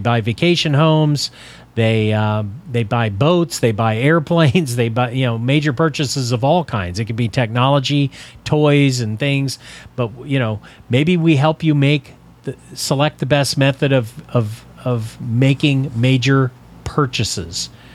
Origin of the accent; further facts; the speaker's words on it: Texas, United States; But then I grew up in Texas, so we had tornadoes in Texas, and in South Texas we had hurricanes.